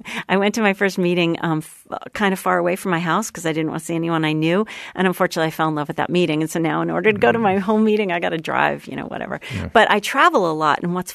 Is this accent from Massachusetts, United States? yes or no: yes; Sherborn, Massachusetts, United States; A little town called Sherburn, sort of right near Wellesley College, essentially. A little idyllic sort of in the woods, town forest behind us, had horses, that kind of thing.